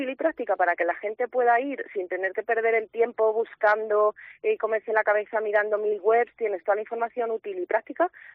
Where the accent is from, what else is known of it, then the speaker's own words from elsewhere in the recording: Madrid, Community of Madrid, Spain; now in Málaga, Spain; yo soy de Madrid, mi marido es inglés, pero llevamos aquí 10 años